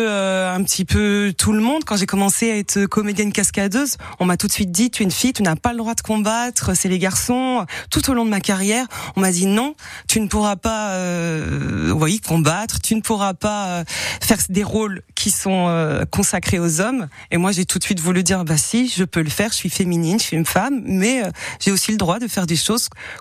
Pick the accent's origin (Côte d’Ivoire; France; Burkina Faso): France; Paris, Île-de-France; J'étais à Paris, moi.